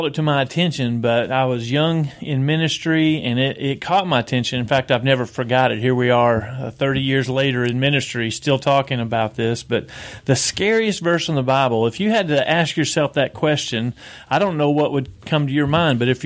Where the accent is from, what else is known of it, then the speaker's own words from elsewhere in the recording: Versailles, United States; I think last time I shared, this is home for me. I grew up here in Versailles